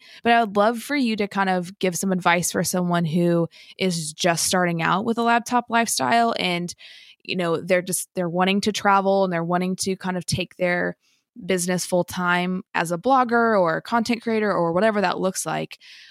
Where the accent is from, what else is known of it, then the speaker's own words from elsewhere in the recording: Effingham, Illinois, United States; now in Nashville, United States; I'm from downstate Illinois. I live in Nashville now, but I'm from Effingham, Illinois.